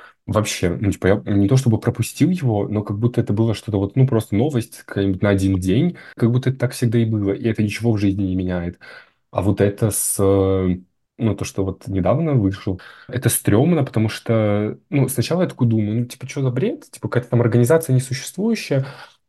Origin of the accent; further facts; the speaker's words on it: Russia; Я просто в стране, где родился, вырос, жил, я враг